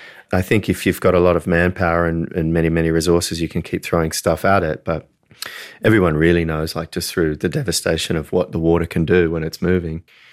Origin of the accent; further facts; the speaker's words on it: Australia; accent: Australian; Yeah, it's my Australian accent playing with you, sorry.